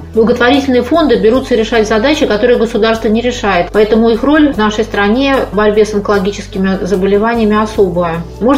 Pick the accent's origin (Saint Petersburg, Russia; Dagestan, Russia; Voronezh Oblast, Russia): Saint Petersburg, Russia; я из Петербурга, преподаватель.